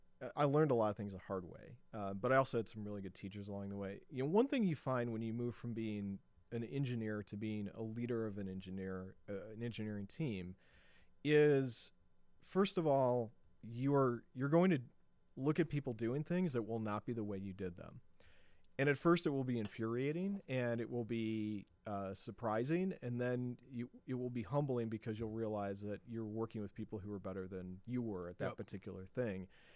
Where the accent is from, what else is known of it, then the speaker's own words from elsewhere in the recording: Chicago, Illinois, United States; Because I grew up on the South Side.